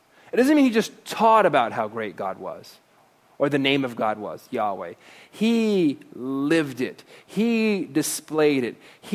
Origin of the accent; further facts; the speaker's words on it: Florida, United States; I grew up in Florida, Disney World. Been there like 100 times because anytime a relative came, I went there.